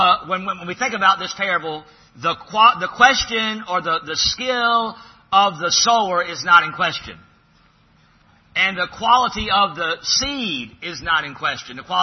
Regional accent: Southeast, United States; if you live in the Southeast all your life, and I was born and raised in the Southeast, you take it for granted.

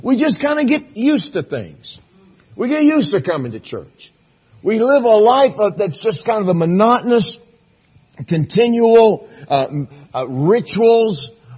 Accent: Texas, United States; When we grow up in Texas, you're just taught, always be, I hate to use the word proud, but always be proud that you're from Texas and feel sorry for those who aren't.

